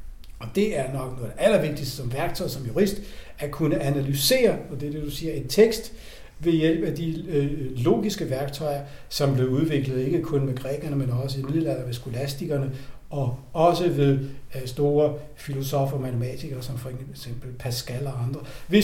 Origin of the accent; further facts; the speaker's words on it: Copenhagen, Capital Region of Denmark, Denmark; now in Paris, France; Fra Danmark. Fra København. Fra København og Frederiksberg, hvis vi skal være helt præcise.